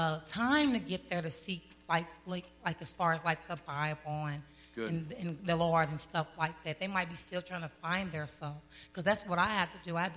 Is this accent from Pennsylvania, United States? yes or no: no; Oklahoma, United States; And so now that I'm here, I'm actually from Oklahoma. I've been here for almost 6 months now.